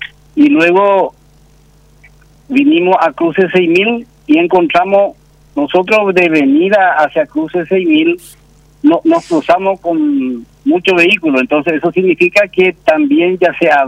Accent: Salto del Guairá, Canindeyú, Paraguay; Bueno, yo y mi señora somos de Salto del Guairá.

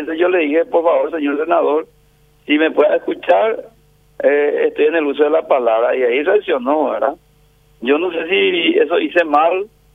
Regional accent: Paraguay

